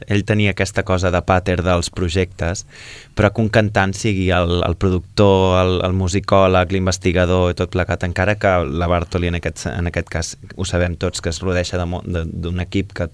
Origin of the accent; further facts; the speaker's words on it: Barcelona, Catalonia, Spain; also born or lived in Sabadell; soc barceloní, però soc half sabadellenc també.